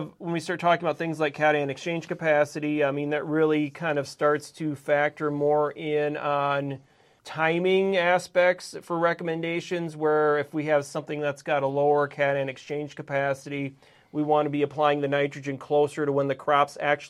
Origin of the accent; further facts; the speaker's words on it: Iowa, United States; and I grew up in Iowa, and, you know, Iowa's boring from the aspect when it comes to soils.